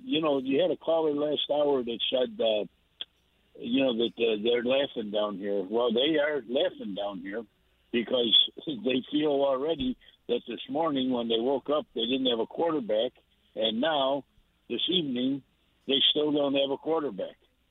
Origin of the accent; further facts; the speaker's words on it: New York, United States; I'm from New York. I happen to be down here with my son for the winter.